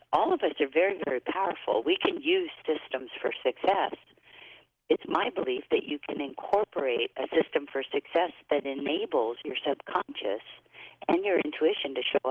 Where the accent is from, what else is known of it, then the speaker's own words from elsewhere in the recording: Hawaii, United States; I was born and raised in Hawaii.